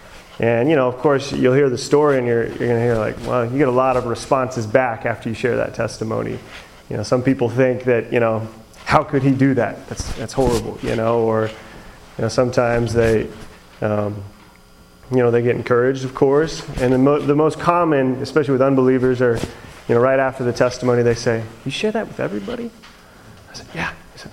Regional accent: Phoenix, Arizona, United States; So my story and what it looks like, I grew up in Phoenix, Arizona.

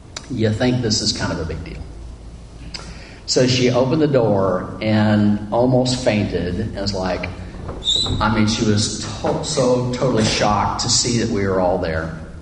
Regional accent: Kansas, United States; So anyway, so long story short, we grew up in Kansas.

